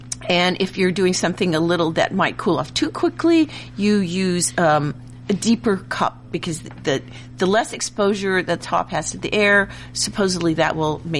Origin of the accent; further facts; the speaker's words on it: Midwest, United States; the kind I grew up in the Midwest is the kind of longer, pointy